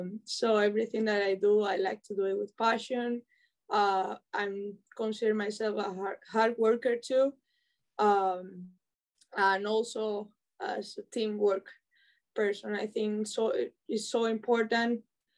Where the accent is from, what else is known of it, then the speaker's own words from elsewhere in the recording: Aracena, Andalusia, Spain; I love where I live. Well, my hometown. Not where I live right now, but it's a small town, around 10,000 people. But it's close to Sevilla, that is an hour away.